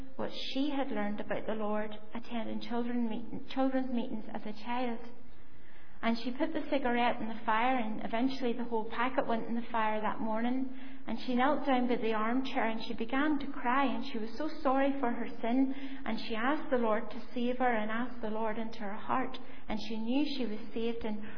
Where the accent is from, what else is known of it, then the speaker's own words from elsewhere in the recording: Ballymena, Northern Ireland, United Kingdom; and I had seen open-air preaching many times whenever I was growing up in Ballymena.